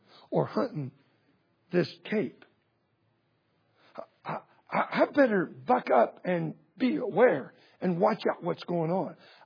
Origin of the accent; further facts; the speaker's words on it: Texas, United States; I'm from Texas. I don't need snails.